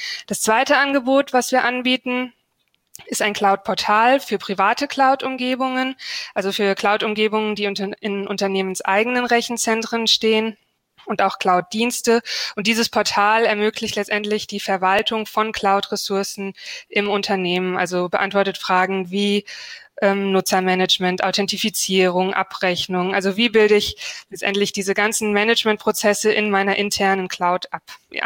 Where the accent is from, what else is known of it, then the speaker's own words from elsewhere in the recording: Wiesbaden, Hesse, Germany; also born or lived in Hamburg; ich bin in Hamburg geboren, bin dann in Wiesbaden aufgewachsen, habe an der TU Darmstadt Wirtschaftsinformatik studiert.